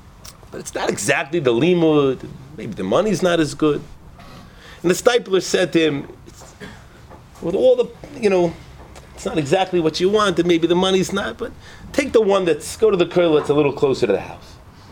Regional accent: Memphis, Tennessee, United States; born there; I was born in Memphis Baptist Hospital.

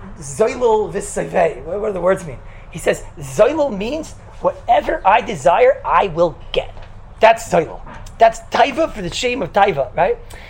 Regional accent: Flatbush, New York, United States; I'm from Flatbush.

